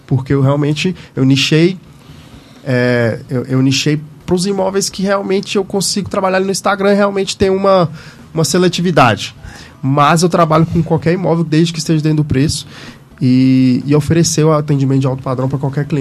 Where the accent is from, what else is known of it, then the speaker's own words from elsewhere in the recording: Luziânia, Goiás, Brazil; now in Brasília, Brazil; Quando eu vim, sou do interior de Goiás, de Lusiânia, quando eu vim trabalhar em Brasília